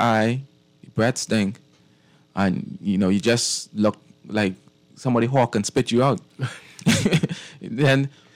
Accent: Cat Island, Bahamas; I was born and raised in Cat Island.

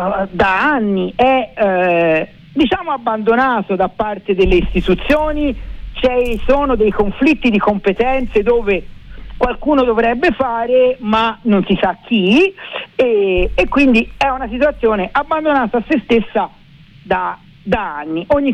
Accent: Florence, Tuscany, Italy; Noi siamo fiorentini, noi...

